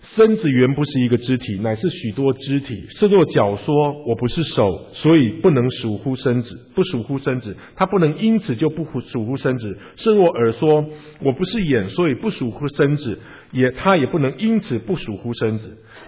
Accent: Taiwan; 因为我是住眷村长大的，我家前面那个是炒辣椒的时候辣到我家来会打喷嚏的。

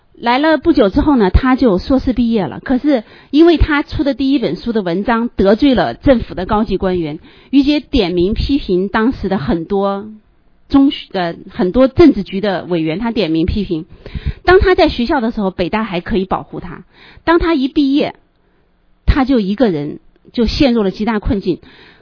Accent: southern China, China; now in Beijing, China; 我是南方人，我一到北京第一件事情就是每天流鼻血

